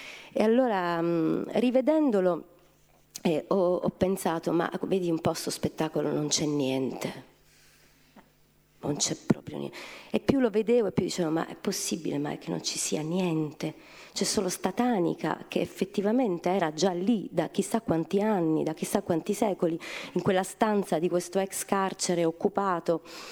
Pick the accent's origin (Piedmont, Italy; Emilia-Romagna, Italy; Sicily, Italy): Sicily, Italy; Palermo; born there; È casuale che io sia finita a Palermo, che io sia nata a Palermo o comunque che ci sia tornata, perché potevo anche non tornare. Sono stata come raccontavo poi ad Andrea nell'intervista, tanti anni lontana dalla mia città